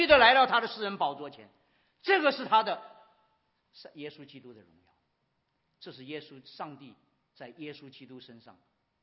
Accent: China; 这句话对我们中国人没有太大的感觉。

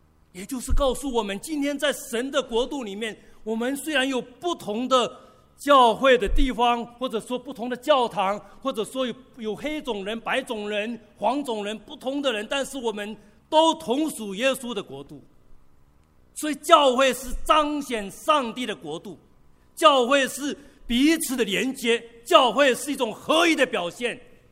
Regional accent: China; 今天我觉得我作为一个中国人，我们知道我们中国的民族性是什么

